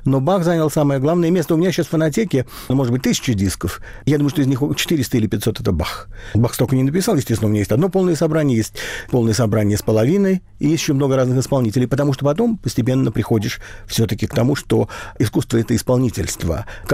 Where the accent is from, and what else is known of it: Zaporizhzhia, Zaporizhzhia Oblast, Ukraine; born or raised there